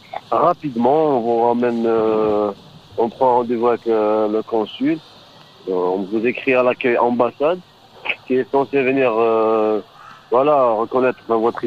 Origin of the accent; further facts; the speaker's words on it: Algeria; nous, on est censé, en tant qu'Algérien